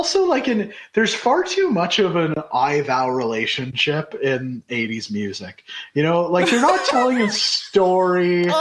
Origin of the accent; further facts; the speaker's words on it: Canada; and I'm Canadian